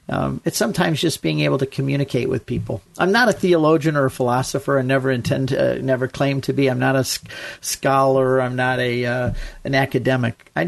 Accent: Ann Arbor, Michigan, United States; I'm from Michigan, Jane. I'm speaking to you from Michigan, Ann Arbor, Michigan.

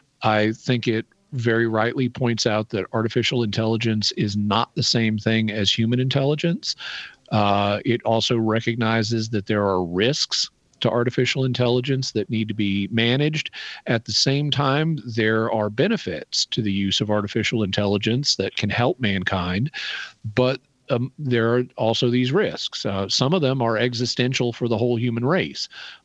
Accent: Fayetteville, Arkansas, United States; I'm not actually from Oceanside. I'm from Fayetteville, Arkansas.

